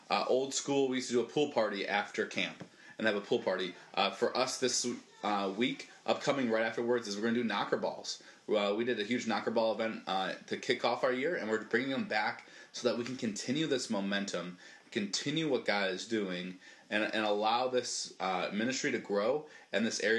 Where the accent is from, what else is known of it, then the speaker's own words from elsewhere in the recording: Rochester, New York, United States; I will be heading to my hometown of Rochester, New York.